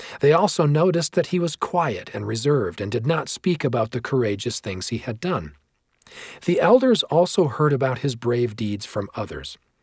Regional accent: Farmington, New Mexico, United States; Shortly after my baptism, I was with other Native Americans at a youth conference near my hometown in Farmington, New Mexico.

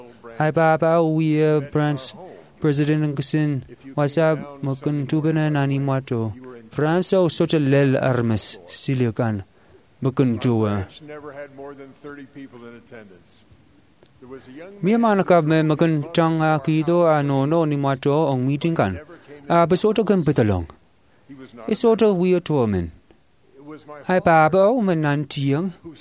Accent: Princeton, New Jersey, United States; born there; When we are young, I was born in Princeton, New Jersey, in the United States.

